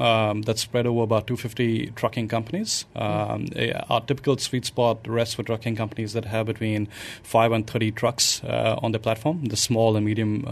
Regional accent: India; also born or lived in United States / Singapore; I grew up in India and spent considerable time in the U.S. and Singapore

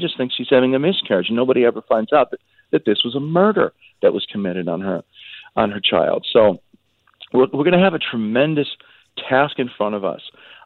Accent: United States; the fact that it was leaked in this way, as an American, is really bothersome

